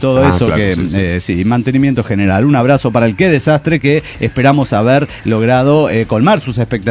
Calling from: Oaxaca, Mexico; desde Oaxaca, México.

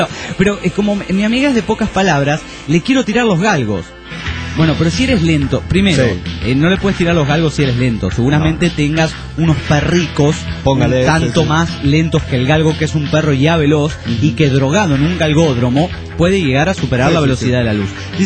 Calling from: Guatemala; de Guatemala.

